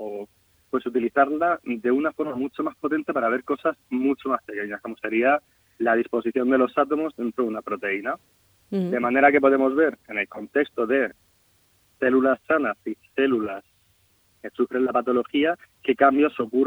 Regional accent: Murcia, Region of Murcia, Spain; yo soy de Murcia y estudié en Murcia química. Hice allí la licenciatura de química.

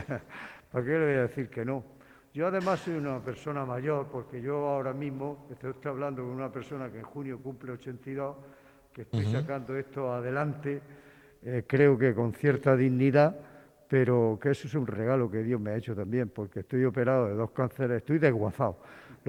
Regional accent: Puerto Lumbrera, Region of Murcia, Spain; Yo soy de Puerto Lumbrera y mi hermano se asustó y me dijo, vente aquí.

